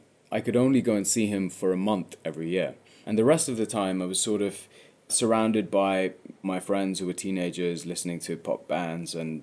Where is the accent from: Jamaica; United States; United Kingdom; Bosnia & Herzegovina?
United Kingdom; London; I, as an Indian, as a Desi boy, as a Londoner, I'm sort of a product of both worlds